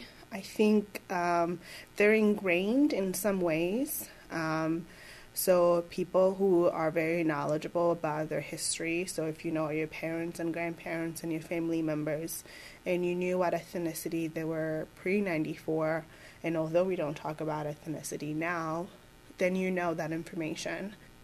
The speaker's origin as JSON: {"language": "English", "country": "Rwanda", "tie": "born or raised there", "lives_now": "Missouri, United States", "said": "I was born and raised in Rwanda, but I think now that I've lived in Missouri for such a long time, it's just my second home. So I tend to say I'm from Colombia now."}